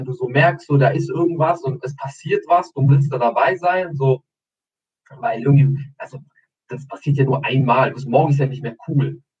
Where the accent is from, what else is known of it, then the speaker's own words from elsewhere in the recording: Albania; Ich komme ja aus Albanien. Obviously, Albanien, ne?